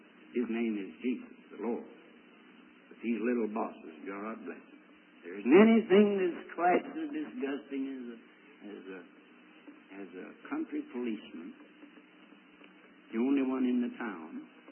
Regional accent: United States; accent: American; and I guess it's my American accent, and I don't know why, but you've been coming.

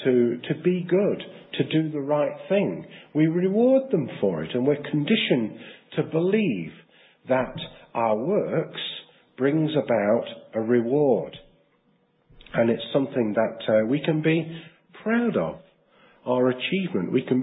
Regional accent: England, United Kingdom; Oh, I'm an Englishman. I can look back to 1966.

